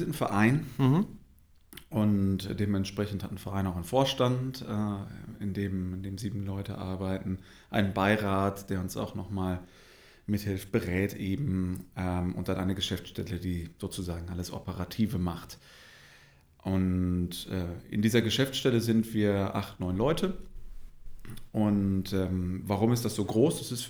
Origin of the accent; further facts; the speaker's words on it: Rhineland, Germany; born there; moved away as an adult; now in Hamburg, Germany; Seit rund 15 Jahren bin ich in Hamburg, eigentlich gebürtiger Rheinländer.